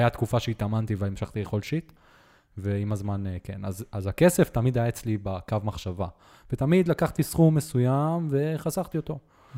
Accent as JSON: {"language": "Hebrew", "town": "Netanya", "region": "Central District", "country": "Israel", "tie": "born or raised there", "said": "באזור שגדלנו בו בנתניה, שזה פולג, שזה אזור שמה שנקרא של אנשים מבוססים"}